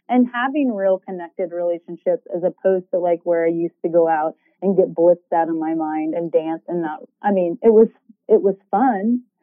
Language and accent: English; Colorado, United States; I bring it from Texas. I'm from Colorado. It's medicinal there.